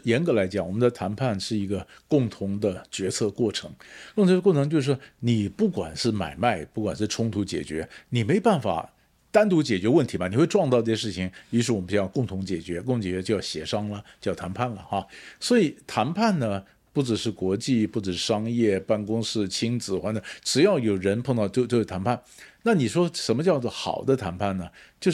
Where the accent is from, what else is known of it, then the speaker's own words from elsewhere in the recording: Taiwan; 我们台湾人呢、啊，跟拉丁美洲啊，心理上、地理上都很遥远